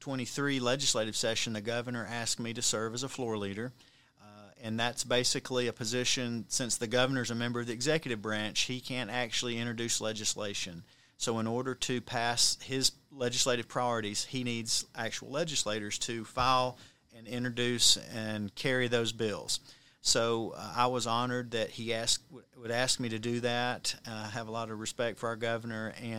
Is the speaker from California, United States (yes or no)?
no; Cartersville, Georgia, United States; who had represented the House 15th District, which is there in my hometown, Cartersville